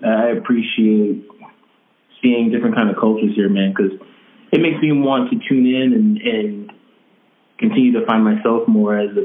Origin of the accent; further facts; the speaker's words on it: Las Vegas, Nevada, United States; also born or lived in Long Beach; No, I was born in Long Beach. And then I was born in 89, and then me and my fam moved out here in 92. And been here in Vegas ever since.